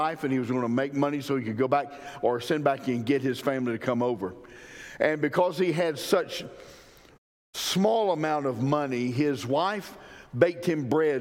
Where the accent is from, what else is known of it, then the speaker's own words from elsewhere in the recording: Brooks County, United States; because I grew up in Brooks County, and when I go back, some people know me.